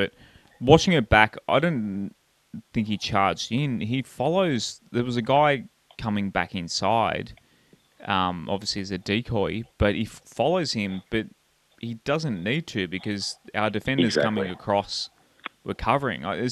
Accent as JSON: {"language": "English", "region": "New South Wales", "country": "Australia", "said": "I'm from the Central Coast. This game was on the Central Coast."}